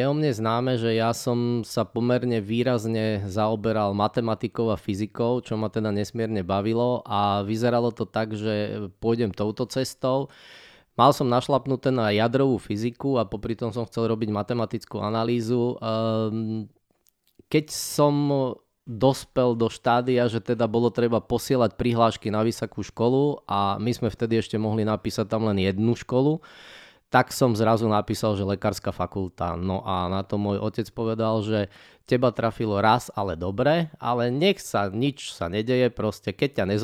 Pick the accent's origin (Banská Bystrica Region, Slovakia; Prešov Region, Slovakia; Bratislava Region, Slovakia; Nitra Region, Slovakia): Banská Bystrica Region, Slovakia; Kremnica; also born or lived in Žiar nad Hronom; som chlapec zo stredného Slovenska. Pochádzam z Kremnice, narodil som sa v Žiari nad Hronom, pretože v Kremnici tesne predtým zrušili pôrodnicu.